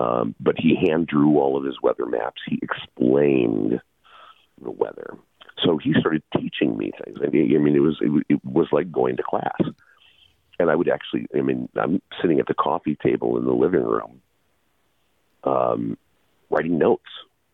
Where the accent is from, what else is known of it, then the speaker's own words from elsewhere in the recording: Milwaukee, Wisconsin, United States; I grew up in Milwaukee, and Milwaukee public school systems wouldn't close schools